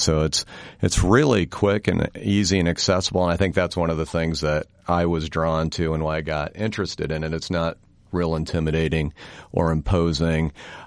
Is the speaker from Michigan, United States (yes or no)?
no; Iowa, United States; Well, I'm an Iowan. I'm from north central Iowa, and I went to the University of Missouri for journalism school